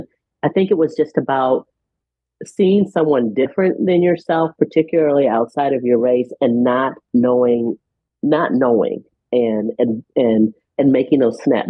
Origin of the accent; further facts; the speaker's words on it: Midwest, United States; So I'm a Midwesterner, and Midwesterners can pick out Midwesterners.